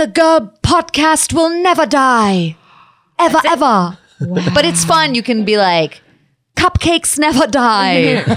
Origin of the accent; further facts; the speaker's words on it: Germany; I'm German. I was born in Germany.